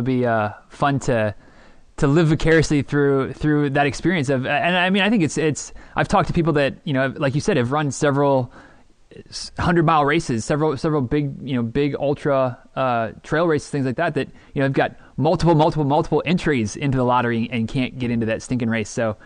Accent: Michigan, United States; I grew up in Northern Michigan. So just across the lake from where you guys are.

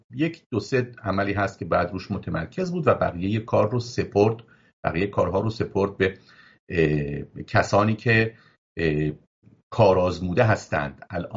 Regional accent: Iran; now in Israel; من این رو به عنوان یک ایرانی اسرائیلی که هم ایران برام عزیزه و هم اسرائیل برام عزیز هست، اینو میگم.

